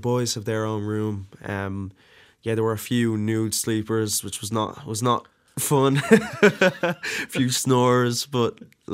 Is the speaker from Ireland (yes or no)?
yes; Dublin, Leinster, Ireland; also born or lived in Drogheda; Moved to Dublin when I was like a few months old, with my mum and my dad. My dad's Nigerian. My mom's Irish, so yeah, I grew up as probably one of the only mixed race people of colour, whatever, in my area.